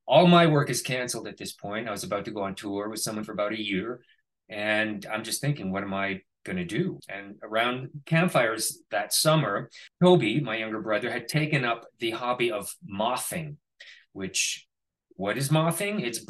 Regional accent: Canada; now in New York City, United States; My family has a cottage in Canada. I'm Canadian.

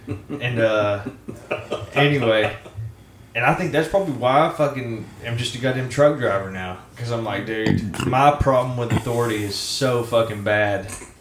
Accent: Ireland; I might just be a rebel at heart. I mean, probably that's why I'm Irish, dude.

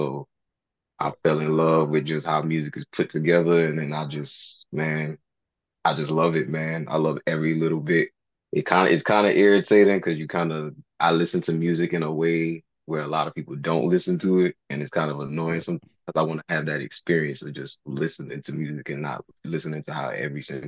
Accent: the South, United States

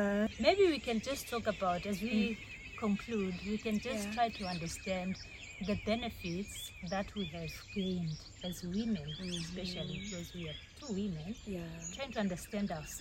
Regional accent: Eswatini; Being born in a country, I'm from Eswatini

